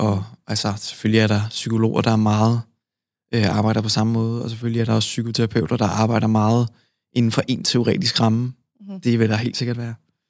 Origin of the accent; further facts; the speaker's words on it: Ramløse, Capital Region of Denmark, Denmark; jeg er vokset op i Nordsjælland, i en lille by, en landsby, der hedder Ramløse.